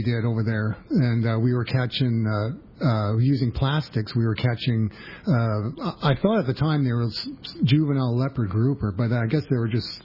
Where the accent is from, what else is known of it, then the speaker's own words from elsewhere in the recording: Calgary, Alberta, Canada; moved away; Yeah, I'm from Calgary, Alberta. Originally.